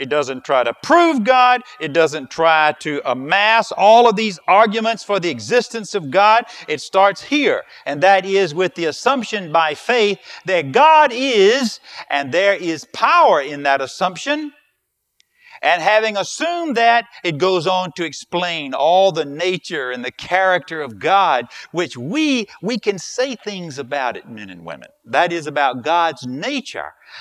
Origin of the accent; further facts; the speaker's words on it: Alabama, United States; I'm from South Alabama, and in South Alabama, if you've ever driven to Florida